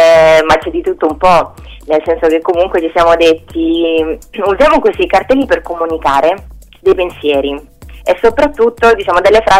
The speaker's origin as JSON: {"language": "Italian", "region": "Sardinia", "country": "Italy", "said": "Io ad esempio a un certo punto ho voluto scrivere una frase in sardo perché sono sarda"}